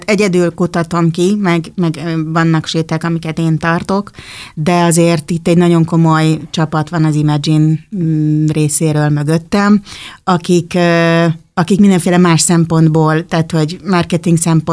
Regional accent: Budapest, Hungary; born there; én a Józsefvárosba születtem

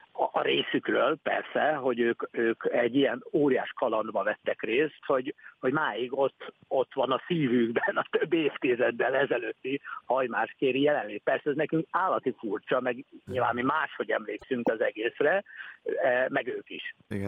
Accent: Hungary; és előbukkan a gazdája, és megtudja, hogy magyarok vagyunk, akkor rögtön hajmáskér felkiáltással köszönt ránk

